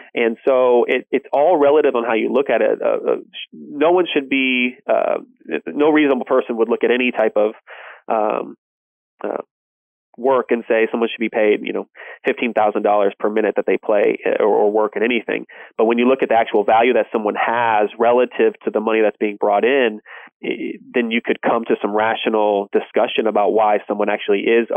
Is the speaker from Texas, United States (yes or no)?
yes; Texas, United States; I'm from the Texas area, so I knew it intimately.